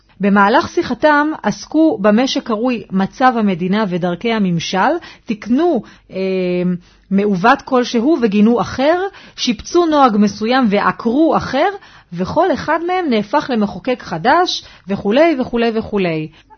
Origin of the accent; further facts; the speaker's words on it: Rishon LeZion, Central District, Israel; אני מראשון לציון.